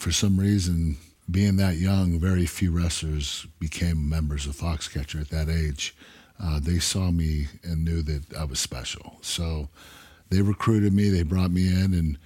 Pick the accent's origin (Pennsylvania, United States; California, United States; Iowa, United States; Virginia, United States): Pennsylvania, United States; Pittsburgh; I was from Pittsburgh, that was Philadelphia.